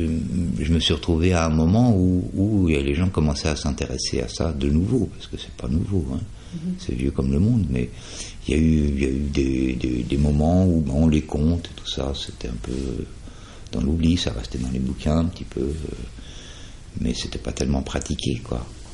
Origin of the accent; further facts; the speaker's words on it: Lunéville, Grand Est, France; Je viens de l'Est, de la région de Nancy, Lunéville, avec des parents alsaciens du côté de Haguenau. Donc je suis un gars de l'Est, quoi.